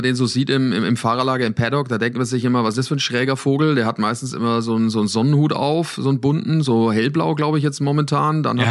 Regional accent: Bavaria, Germany; bei uns in Bayern sagt man, er scheißt sich nichts

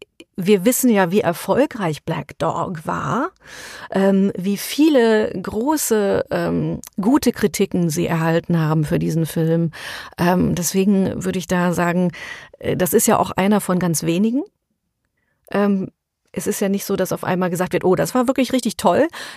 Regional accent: Germany; für uns als Deutsche, wie wir aufgewachsen sind, gar nicht so relevant

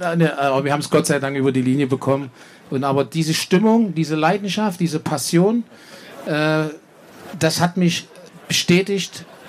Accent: Germany; ich bin Deutscher

